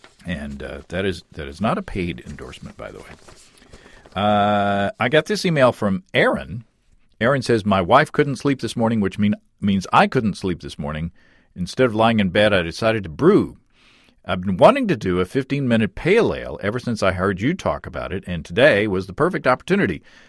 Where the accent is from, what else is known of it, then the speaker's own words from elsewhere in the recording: Arkansas, United States; See, I'm from Arkansas.